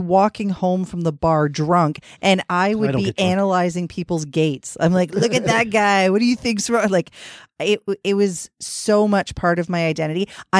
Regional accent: Canada; Yeah, we're Canadian.

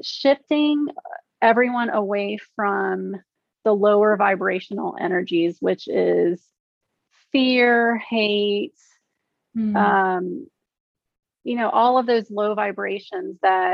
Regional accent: Mobile, Alabama, United States; also born or lived in San Diego; so I moved from San Diego back to my hometown in Mobile, Alabama. I haven't been here in 25 years.

